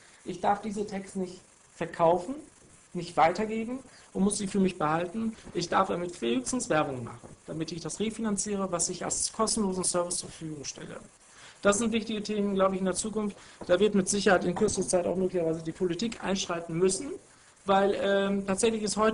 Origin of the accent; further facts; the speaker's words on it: Germany; nein, ich bin in Deutschland